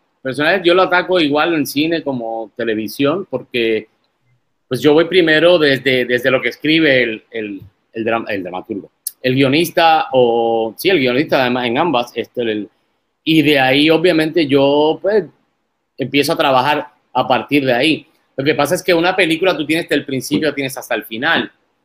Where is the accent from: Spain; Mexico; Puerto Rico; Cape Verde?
Puerto Rico; de San Juan, Puerto Rico, tío. Y nos echamos a reír. Y él me dice, ¿que tú eres puertorriqueño? Y le digo, sí, yo soy puertorriqueño. Y me dice, pero es que para mí eres andaluz.